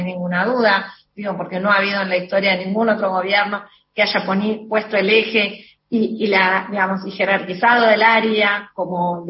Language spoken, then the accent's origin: Spanish; Argentina; como argentina